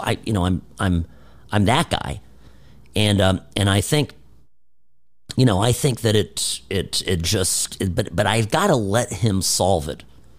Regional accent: Irvine, California, United States; a lot, frankly, of my teachers growing up in Irvine Public Schools in California were nuts, okay?

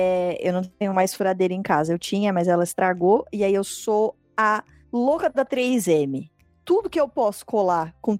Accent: Itajaí, Santa Catarina, Brazil; Nasci, querido, nasci, sou nascida e criada nos Itajaí, não tem? Nós somos tudo ali do Vale dos Itajaí mesmo. Não, mas nós não é Barriga Verde, tá?

